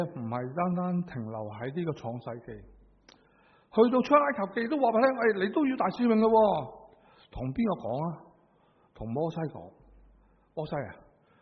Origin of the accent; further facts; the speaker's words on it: China; 我们中国人有个说话，知其然就不知其所以然。